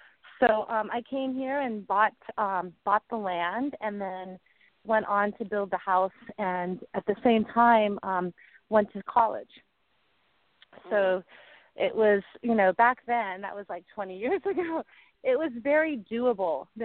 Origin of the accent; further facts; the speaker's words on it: California, United States; growing up in Marin, we used to surf over in West Marin, of course, Salinas and Stinson Beach, and you have to wear a wetsuit.